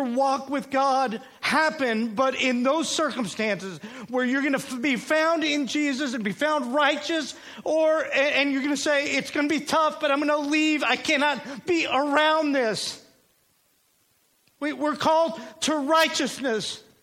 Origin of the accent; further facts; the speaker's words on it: Mobile, Alabama, United States; we grew up in Mobile, Alabama, when I was really young, and myself being Puerto Rican, I'm darker skinned